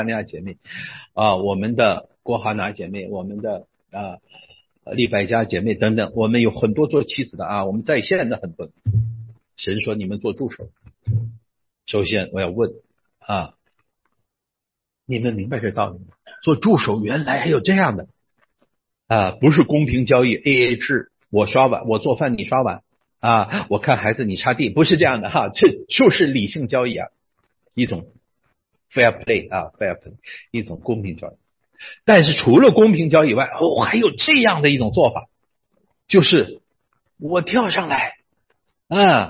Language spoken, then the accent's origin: Chinese; Northeast China, China; 我们东北人有话直说，我们东北人可直啊！啊，俺们东北人那杆啊，俺说话直啊